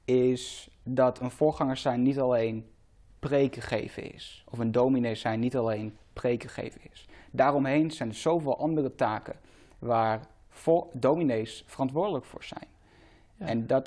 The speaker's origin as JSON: {"language": "Dutch", "town": "Den Helder", "region": "North Holland", "country": "Netherlands", "said": "Ik kom uit Den Helder."}